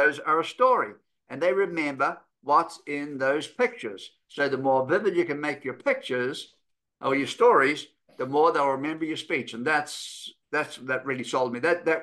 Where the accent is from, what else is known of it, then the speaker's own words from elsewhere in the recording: New Zealand; growing up in New Zealand, you know, our nearest neighbor was Australia, 1,200 miles away at the nearest point. So we were an isolated nation